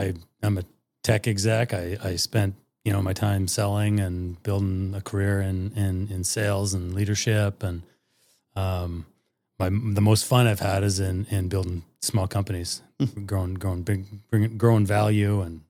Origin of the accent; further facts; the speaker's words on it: Canada; Yeah, well, I'm a Canadian.